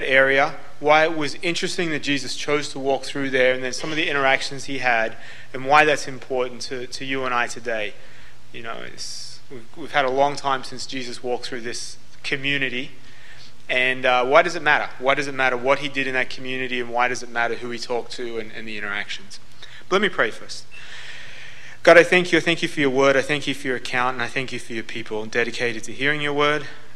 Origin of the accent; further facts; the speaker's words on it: Australia; Now, I'm an Australian, and Australians have very short memories because we're a new country.